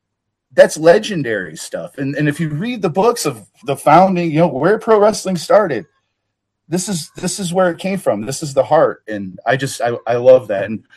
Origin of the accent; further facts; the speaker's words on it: Illinois, United States; now in Iowa, United States; I came from Illinois. We would go to wrestling every weekend, me and my family, me and my son. And when we moved to Iowa here